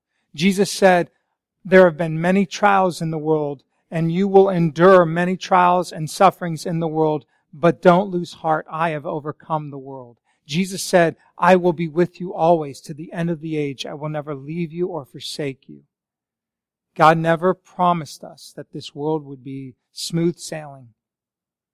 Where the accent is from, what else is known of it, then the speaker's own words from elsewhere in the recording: Colorado, United States; I grew up in Colorado. You guys been to Colorado? Some of you? I love Colorado.